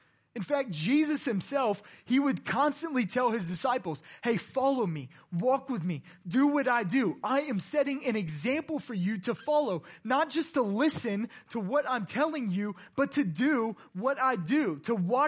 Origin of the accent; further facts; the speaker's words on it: Houston, Texas, United States; born there; The lie is I was born in Austin. I was actually born in Houston.